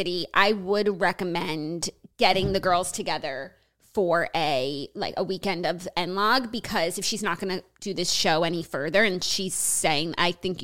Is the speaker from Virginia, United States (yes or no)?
no; New York City, New York, United States; now in Florida, United States; I'm still a New Yorker in the way that I talk.